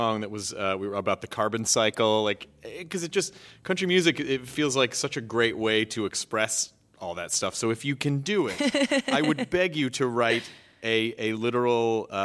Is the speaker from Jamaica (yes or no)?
no; the South, United States; I had a comedy band, and we wrote a series of country songs because I'm from the South.